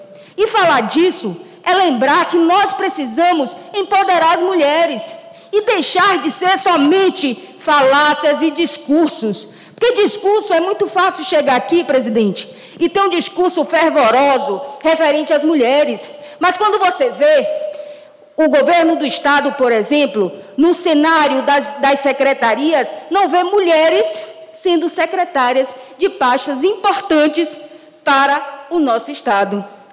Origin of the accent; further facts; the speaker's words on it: Lauro de Freitas, Bahia, Brazil; sou nascida e criada numa comunidade muito carente, que é o bairro chamado Itinga, o bairro mais populoso de Lauro de Freitas